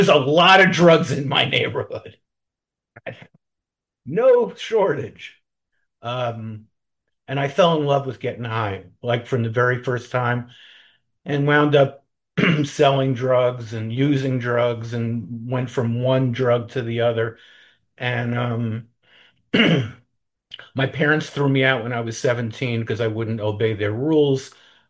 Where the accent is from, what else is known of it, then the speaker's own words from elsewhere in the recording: New York, United States; I got very involved in the anti-war movement here in New York. I grew up in New York